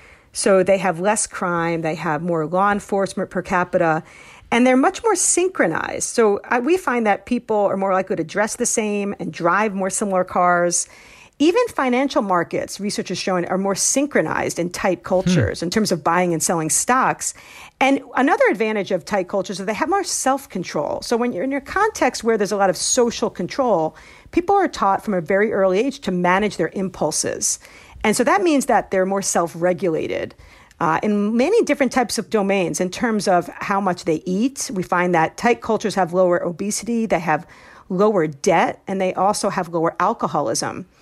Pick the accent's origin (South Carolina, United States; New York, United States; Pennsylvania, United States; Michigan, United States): New York, United States; and I come from New York where, you know, and it's a pretty loose place.